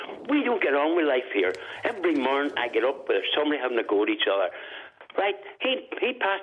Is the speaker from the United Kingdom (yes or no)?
yes; Derry, Northern Ireland, United Kingdom; I'm from Derry. Don't kill me.